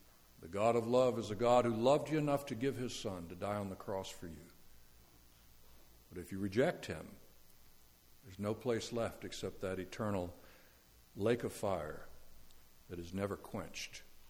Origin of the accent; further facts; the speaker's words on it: Florida, United States; I'm from Florida.